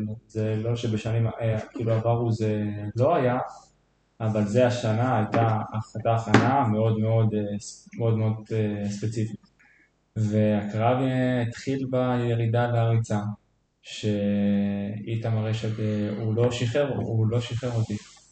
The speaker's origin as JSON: {"language": "Hebrew", "town": "Eilat", "region": "Southern District", "country": "Israel", "tie": "born or raised there", "said": "אני בן 27. אני גדלתי וגם התאמנתי עד גיל 18 באילת"}